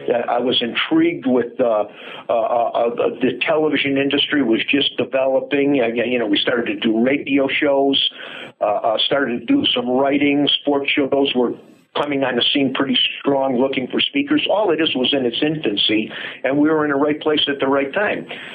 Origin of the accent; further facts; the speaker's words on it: Chicago, Illinois, United States; accent: Chicago; now in Minnesota, United States; And I was born and raised in Chicago. And apparently I still haven't gotten that accent out of my system, even though I've lived in Minnesota now for something like 40-something years.